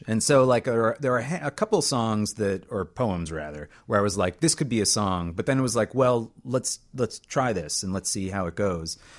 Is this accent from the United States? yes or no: yes; East Coast, United States; I'm from the East Coast, and I've lived there all my life.